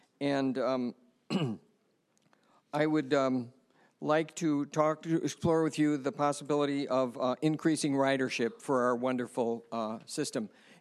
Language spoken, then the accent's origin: English; Chula Vista, California, United States; I'm from Chula Vista.